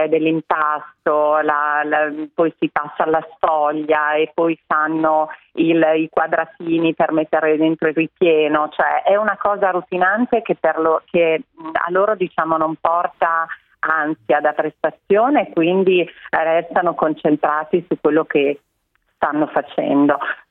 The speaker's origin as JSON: {"language": "Italian", "town": "Modena", "region": "Emilia-Romagna", "country": "Italy", "said": "Noi siamo di Modena, quindi sì, è proprio un cibo tradizionale modenese."}